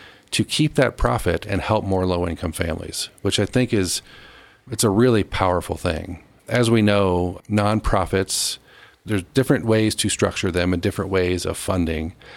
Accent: St. Louis, Missouri, United States; moved away; Yeah, I moved here 25 years ago, and I came from the Midwest, St. Louis area, where everyone had central air conditioning.

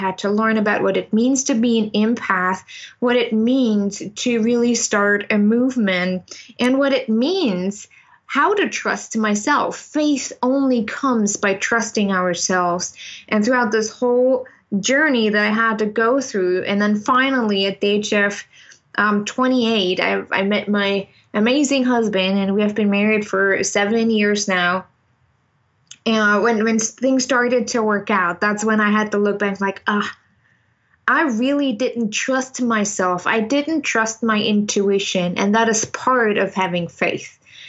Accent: Germany; English is a second language; now in United States; I'm originally from Germany.

